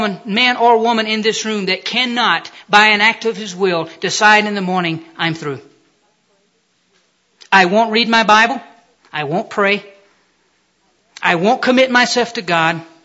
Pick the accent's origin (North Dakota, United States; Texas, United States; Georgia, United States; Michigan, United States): Georgia, United States; Columbus; also born or lived in Birmingham, Alabama; My wife and I were local yokels. We were raised in Columbus, Georgia. I took a big trip away from home and went to college, 150 miles.